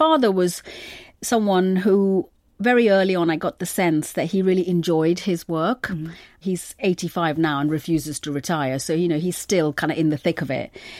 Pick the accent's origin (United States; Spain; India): India; Mumbai, Maharashtra; also born or lived in North India; my childhood in India. I was born in North India and lived in Mumbai.